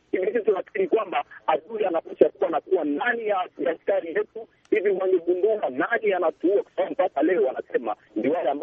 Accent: Beni, North Kivu, DR Congo; Mimi ni mkazi wa Beni tangu miaka zaidi hivi, nimezaliwa Beni, nimekaa Beni, masomo yangu yote nimeyasoma hapa Beni

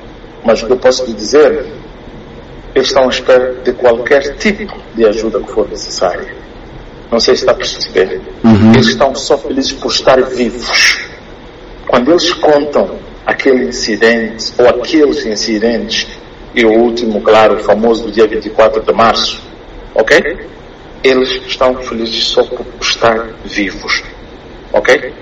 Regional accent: Mozambique; E eu, como moçambicano, sou super privilegiado

